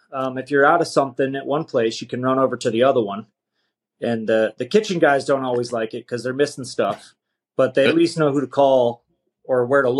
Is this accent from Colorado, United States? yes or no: yes; Golden, Colorado, United States; I'm from Golden, so it's got to be Coors.